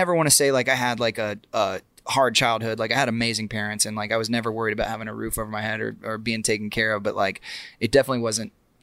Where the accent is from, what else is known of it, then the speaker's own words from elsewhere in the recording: Austin, Texas, United States; But that was unique for me too, just like growing up in Austin and kind of trying to find a sense of identity